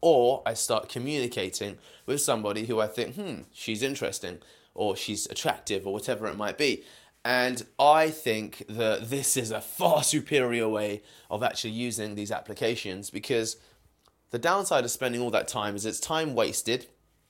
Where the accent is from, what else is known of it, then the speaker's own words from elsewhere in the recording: United Kingdom; I am a British Indian male, that's obvious